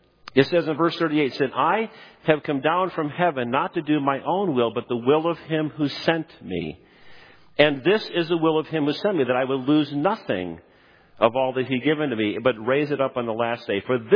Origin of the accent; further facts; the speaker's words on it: Utica, New York, United States; I was born in Utica, New York in 1955.